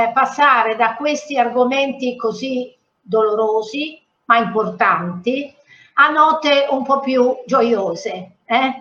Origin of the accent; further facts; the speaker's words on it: Liguria, Italy; io da Ligure, lei da Ligure d'origine ugualmente